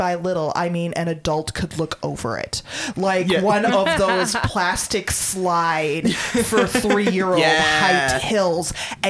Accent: Minnesota, United States; As a Minnesotan who sees real snow, I still love it.

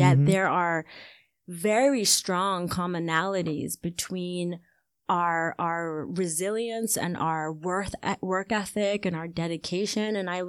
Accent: Ghana; being a Ghanaian is, to me, it's the number one way that I identify myself. Like, I see myself as Ghanaian and I see myself as African before anything else.

